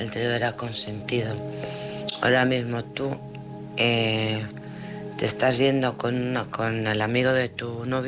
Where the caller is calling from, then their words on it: Alcorcón, Community of Madrid, Spain; de Alcorcón.